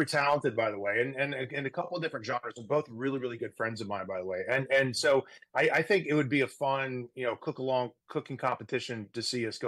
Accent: the South, United States; now in San Francisco, United States; I grew up in the South. So barbecue sauce and pulled pork were kind of in my baby bottle growing up.

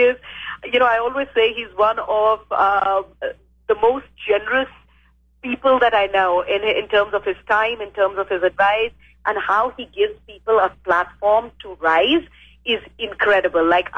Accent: India; moved away as an adult; now in United States; I was born and raised in India. I did my undergrad in India and came to America to go to the Culinary Institute of America. And yeah, been here since then.

